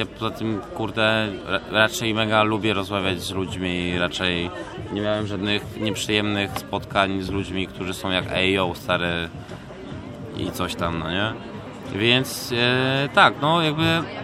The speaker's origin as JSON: {"language": "Polish", "town": "Bielsko-Biała", "region": "Silesian Voivodeship", "country": "Poland", "tie": "born or raised there", "said": "bo jestem z Bielska i jak byłem małolatem"}